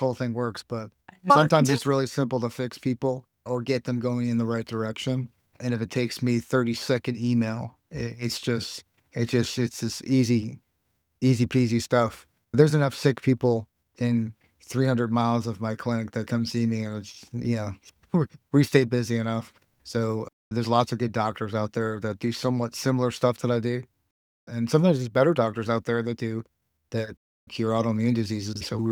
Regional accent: Toronto, Ontario, Canada; I grew up in Toronto

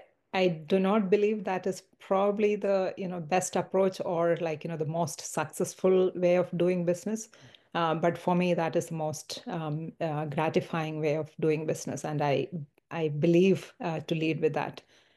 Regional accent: India; moved away; also born or lived in Barcelona, Spain; I was born and brought up in India, spent around more than a decade there. I moved to Europe, again, spent around 10 plus years in Barcelona and other countries traveling.

